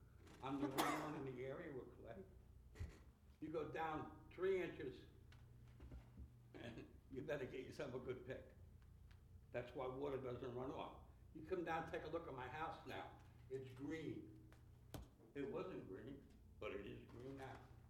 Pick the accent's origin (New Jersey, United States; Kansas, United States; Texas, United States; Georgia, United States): New Jersey, United States; I came from Jersey where there was regular roads.